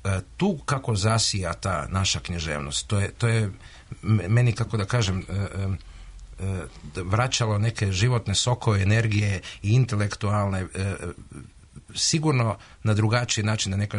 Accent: Croatia; Ja dolazim iz okoline, ja sam iz Hrvatske

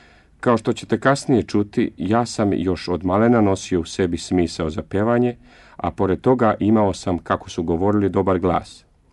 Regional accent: Bosnia & Herzegovina; Rođen sam u Bosni i od mali nogu bio sam okružen pesmom

